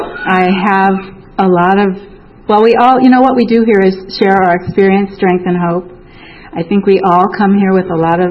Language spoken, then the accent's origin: English; Alaska, United States; I was born in Alaska to parents who didn't think they could have children. And we lived on an island.